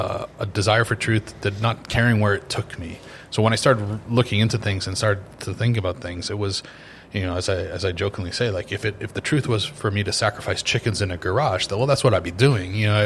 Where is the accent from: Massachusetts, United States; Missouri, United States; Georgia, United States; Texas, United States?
Massachusetts, United States; we grew up Catholic, but sort of like, you know, I'm Irish and I'm from Massachusetts, so it's just like another one of the boxes you checked off.